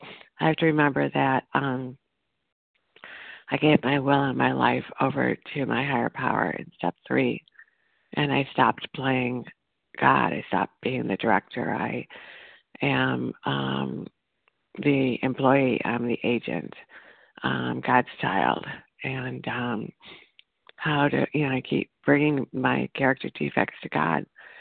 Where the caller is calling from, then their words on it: Illinois, United States; recovered compulsive overeater from Illinois.